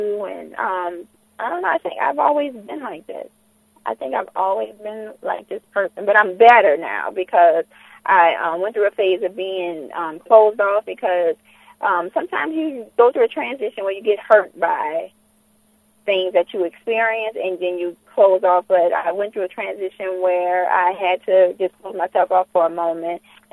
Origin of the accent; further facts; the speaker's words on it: New Orleans, Louisiana, United States; I am from New Orleans. Single-parent home, but I knew my father.